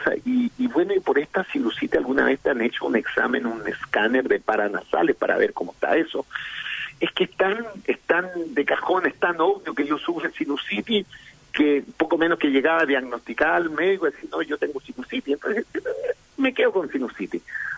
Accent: Ovalle, Coquimbo, Chile; Yo, tú sabes que yo soy de Ovalle, amo mi región.

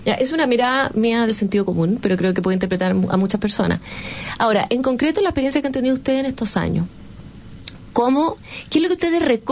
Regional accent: Ñuñoa, Santiago Metropolitan Region, Chile; Yo que soy de la Ñuñauca

